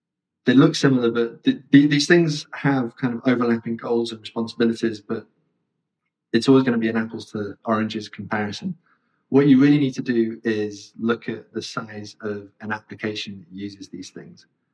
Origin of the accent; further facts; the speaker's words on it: United Kingdom; I'm British.